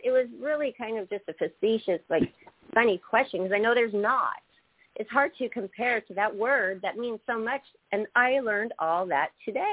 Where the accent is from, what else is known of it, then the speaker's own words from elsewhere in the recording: Seattle, Washington, United States; now in Nashville, United States; Mine is when I grew up in Seattle, we always said, hi, you guys. And then when I moved to Nashville, it was hi, y'all.